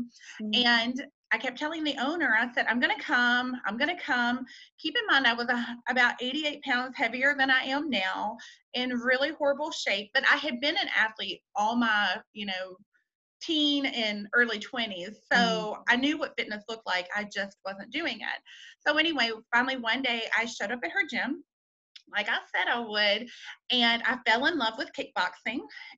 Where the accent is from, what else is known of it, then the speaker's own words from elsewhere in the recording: Taylorsville, Kentucky, United States; now in Louisville, United States; I grew up in Taylorsville, Kentucky, which is a little country town outside of Louisville.